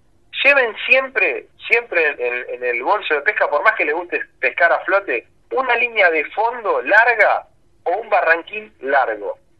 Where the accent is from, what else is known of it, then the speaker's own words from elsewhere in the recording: La Plata, Buenos Aires Province, Argentina; aquellos que somos del Partido de la Plata, de Buenos Aires, estamos a 150, 200 kilómetros